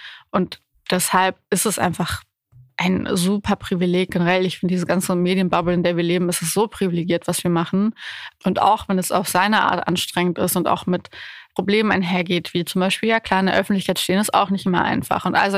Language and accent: German; Bucharest, Romania; now in Frankfurt, Germany; Ich bin in Bukarest aufgewachsen. Ich fühle mich einfach wohl, wenn alles groß und weit ist und 1000 Menschen und ich anonym sein kann.